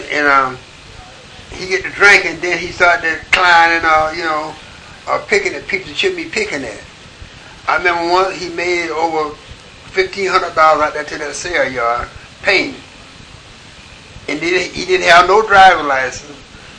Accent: Georgia, United States; born there; And as I said, I was born in Georgia.

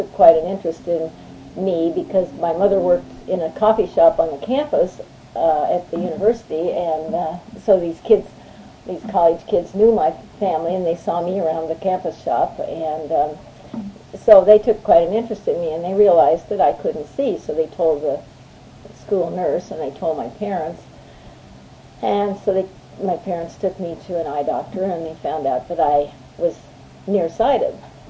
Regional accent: Laramie, Wyoming, United States; born there; I was born in Laramie, Wyoming in 1924.

